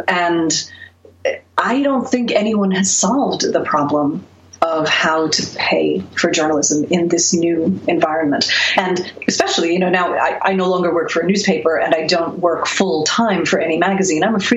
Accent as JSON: {"language": "English", "region": "England", "country": "United Kingdom", "accent": "English", "said": "I think my accent, though, is the England of the 70s. So it's probably not an English accent now."}